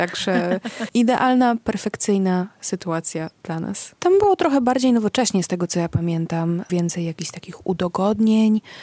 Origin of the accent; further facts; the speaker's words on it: Słupsk, Pomeranian Voivodeship, Poland; Ja jestem z nadmorza, bo ja jestem ze Słupska, w związku z czym ja wychowałam się nad polskim morzem.